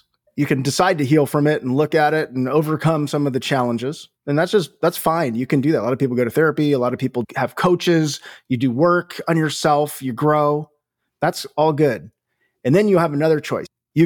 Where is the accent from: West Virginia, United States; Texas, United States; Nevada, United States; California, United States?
California, United States; So I grew up in Northern California.